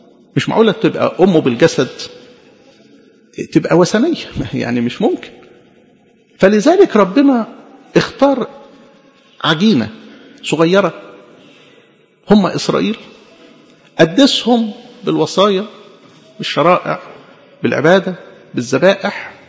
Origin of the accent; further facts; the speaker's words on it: Egypt; ومن مصر دعوت ابني كفرحة بهجة لينا كمصريين